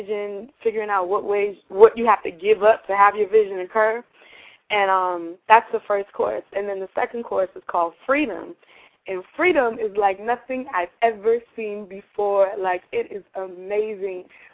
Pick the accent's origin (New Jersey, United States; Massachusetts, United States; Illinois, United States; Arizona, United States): Massachusetts, United States; Boston; So I was able to bring it back to Boston, my hometown